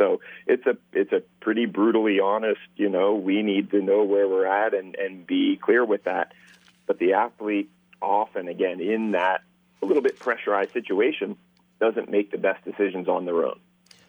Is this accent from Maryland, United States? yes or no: no; Hershey, Pennsylvania, United States; I grew up in Pennsylvania, in Hershey